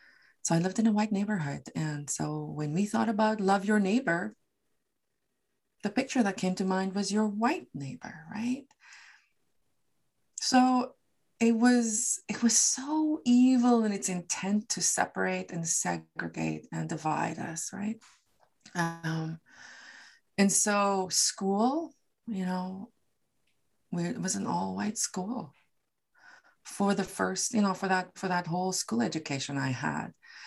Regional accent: South Africa; accent: Afrikaans; when these people hear my accent, right, my Afrikaans accent, they don't necessarily see or hear that I was part of a liberation movement or that I supported democracy.

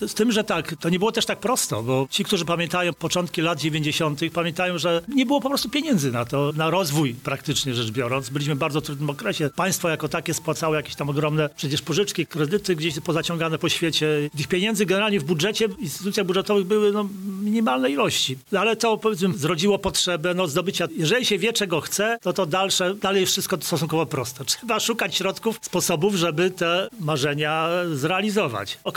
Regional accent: Ząbkowice Śląskie, Lower Silesian Voivodeship, Poland; Ja pochodzę z Ząbkowic Śląskich, to jest takie miasto u bramy Kotliny Kłodzkiej

